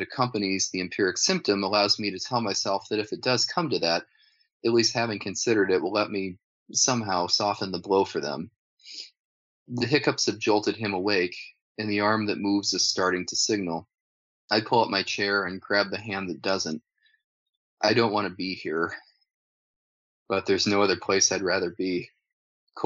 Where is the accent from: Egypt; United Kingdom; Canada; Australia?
Canada; now in United States; my interpretation as a Canadian pediatrician of the practices of American adult medicine was going to be littered with contingencies.